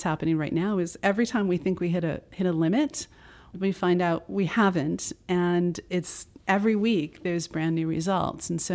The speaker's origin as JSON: {"language": "English", "country": "United States", "said": "I really needed health insurance because I'm an American and it was pre-Obamacare."}